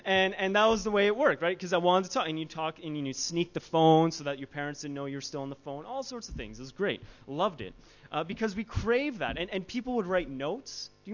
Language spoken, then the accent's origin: English; Canada; I didn't know what a marae was because I'm from Canada